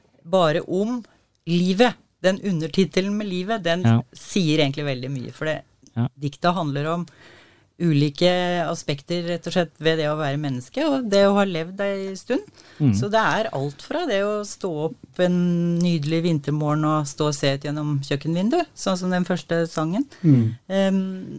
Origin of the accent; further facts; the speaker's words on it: Furnes, Innlandet, Norway; now in Vardal, Norway; jeg er opprinnelig fra Furnes.